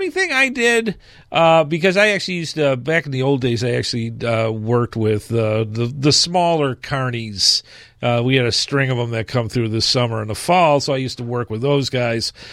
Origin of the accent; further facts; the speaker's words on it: Michigan, United States; Yeah, well, I'm from Michigan, so we have the Lions.